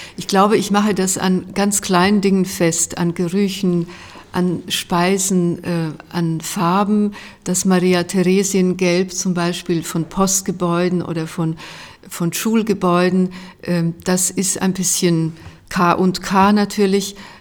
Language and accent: German; Ljubljana, Central Slovenia, Slovenia; Braunkohlegeruch, der mich sehr an meine Kindheit in Ljubljana erinnert.